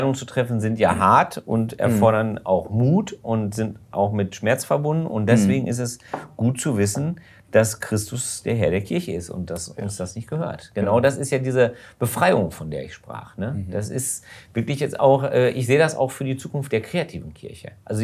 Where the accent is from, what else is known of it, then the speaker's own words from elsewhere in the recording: Hamm, North Rhine-Westphalia, Germany; einer Kirche in Hamm, wo ich aufgewachsen bin